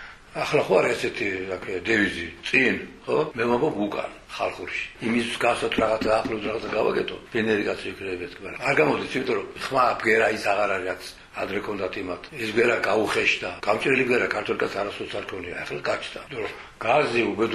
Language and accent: Georgian; Imereti, Georgia; იმიტომ რომ იმერელი ვარ და ვალდებული ვარ